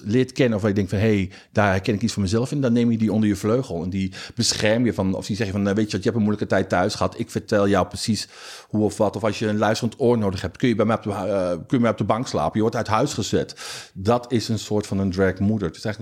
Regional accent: Utrecht, Netherlands; Ik kom officieel uit Utrecht. Gewoon lekker in een volksbuurt geboren en getogen.

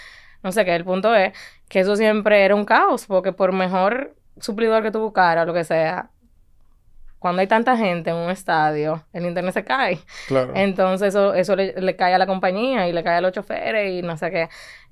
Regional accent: Dominican Republic; Ahí yo era literal la única dominicana en la oficina. Entonces, mi forma de hablar era el chiste más grande.

